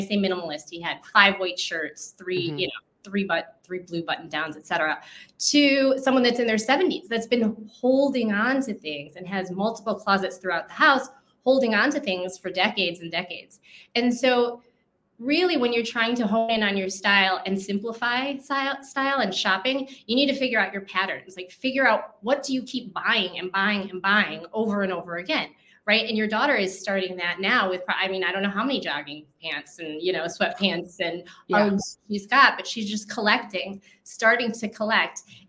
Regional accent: Chicago, Illinois, United States; also born or lived in Los Angeles; I mean, I'm from Chicago, but lived in LA.

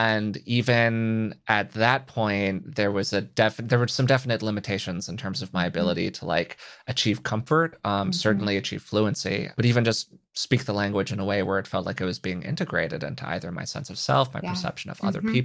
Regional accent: United States; So to kind of situate this culturally, because obviously I'm from the United States

